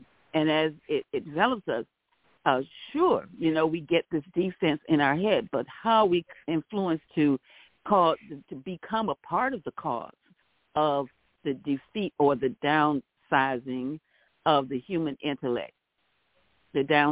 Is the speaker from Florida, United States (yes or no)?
yes; St. Petersburg, Florida, United States; I'm from St. Pete. I'm in Florida. And I'm in Pompano Beach, Florida now, visiting my mother